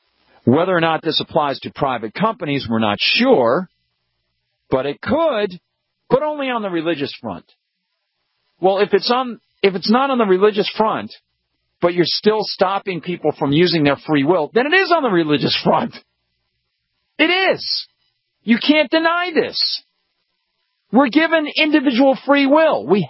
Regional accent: New Jersey, United States; The case focused on four New Jersey nurses, I'm from Jersey, who filed a lawsuit

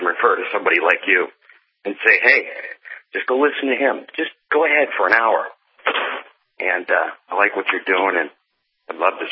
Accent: California, United States; And I I grew up on the Pacific Missile Test Center. I had my 18th and 19th birthday on the San Nicolas Island.

